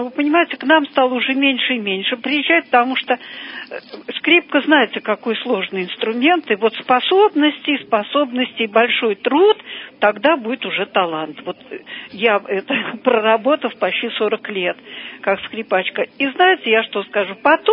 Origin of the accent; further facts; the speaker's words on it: Moscow, Russia; Я из Москвы